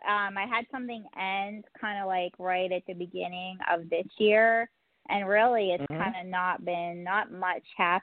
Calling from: Pennsylvania, United States; Heather, I'm calling from Pennsylvania.

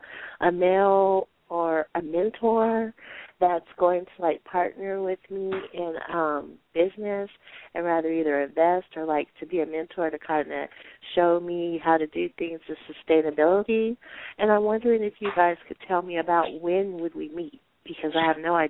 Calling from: Colorado, United States; I'm calling from Colorado.

